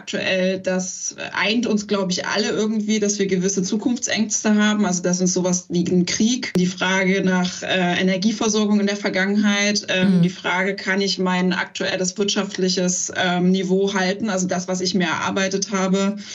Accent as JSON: {"language": "German", "region": "East Germany", "country": "Germany", "said": "wo dann ich auch immer angesprochen wurde als Ossi oder ich soll mal Ostdeutsch reden und schwätzen."}